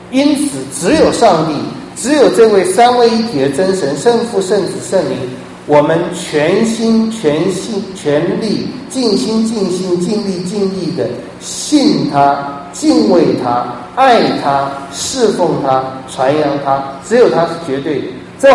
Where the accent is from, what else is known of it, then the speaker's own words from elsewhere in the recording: China; 像我们中国人最容易有的偶像就是读书